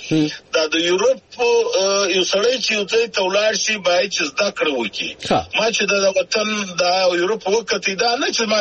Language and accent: Pashto; Zhob, Balochistan, Pakistan; زه د ژوب یم د ژوب